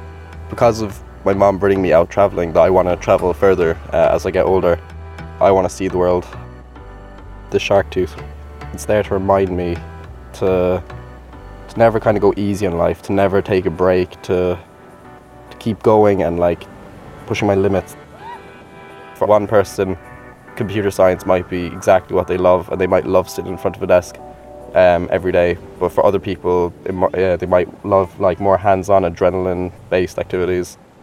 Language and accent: English; Tralee, County Kerry, Ireland; I'm from Tralee, and I'm 18 years old.